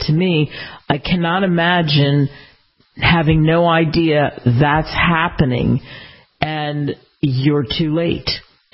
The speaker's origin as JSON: {"language": "English", "region": "Pennsylvania", "country": "United States", "tie": "born or raised there", "said": "Because everybody in my life, I grew up outside of Philadelphia, reached back to me"}